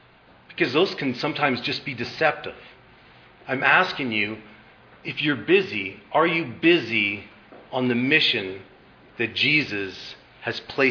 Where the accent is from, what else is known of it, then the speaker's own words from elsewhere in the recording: Red Deer, Alberta, Canada; She lived in Edmonton. I was from Red Deer.